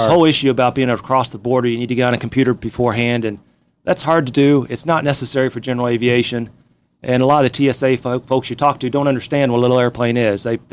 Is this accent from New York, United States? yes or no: no; Elkton, Kentucky, United States; I'm from Elkton, Kentucky. So up here from Kentucky.